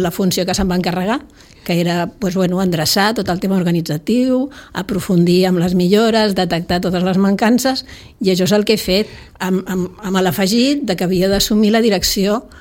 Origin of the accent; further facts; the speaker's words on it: Sitges, Catalonia, Spain; Venir aquí era donar un pas i treballar al meu poble, pel meu poble